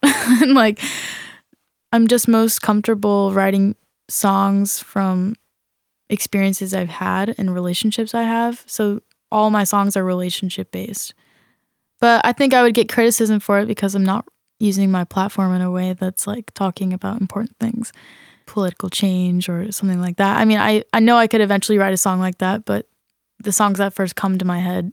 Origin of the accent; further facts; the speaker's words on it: Atlanta, Georgia, United States; also born or lived in Seattle, Washington / Carlisle, Massachusetts; I was born in Atlanta, then I moved to Seattle for 3 years, and then I moved to Carlisle, Massachusetts, and then I moved back to Atlanta.